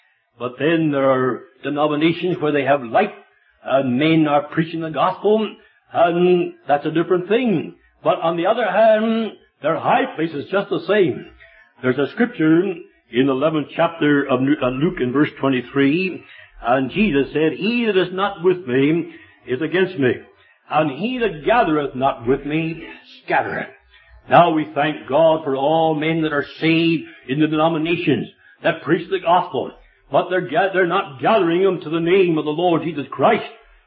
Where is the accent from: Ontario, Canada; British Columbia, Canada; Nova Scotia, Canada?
Ontario, Canada; Clyde; born there; Way back in Ontario, I was born in Ontario, a little place called Clyde, 5 miles from Galt.